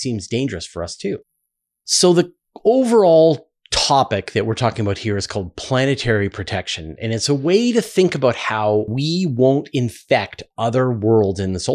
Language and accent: English; Canada; And it's even as a Canadian trained in, you know, the metric system, I mess those up.